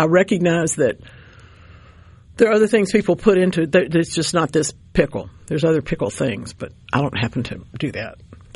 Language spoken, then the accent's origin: English; United States; Sorry, I'm an American.